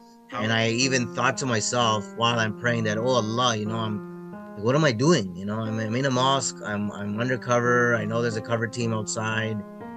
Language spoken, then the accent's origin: English; Toronto, Ontario, Canada; I'm born and raised in Toronto, Canada, Indian Muslim background.